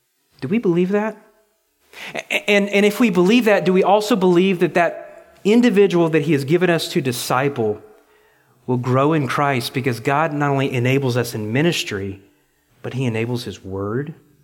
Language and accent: English; Ireland; I'm like, why not? I'm Irish. I'll go with you.